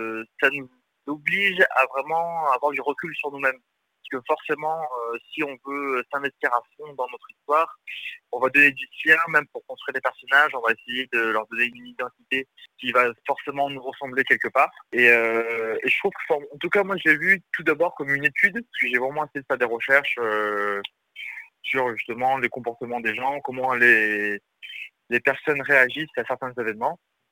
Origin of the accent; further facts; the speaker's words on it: Saint-Raphaël, Provence-Alpes-Côte d'Azur, France; now in Paris, France; Donc je viens du sud de la France, de Saint-Raphaël exactement. Je suis parti à Lille faire mes études de cinéma. Et maintenant, j'habite sur Paris